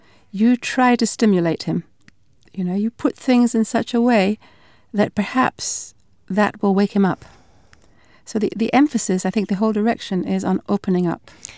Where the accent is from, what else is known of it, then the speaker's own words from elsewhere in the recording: Glasgow, Scotland, United Kingdom; I grew up in Scotland.